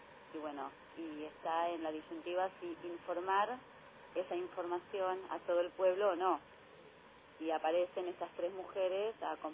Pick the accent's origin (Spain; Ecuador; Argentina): Argentina; siendo ciudadanos argentinos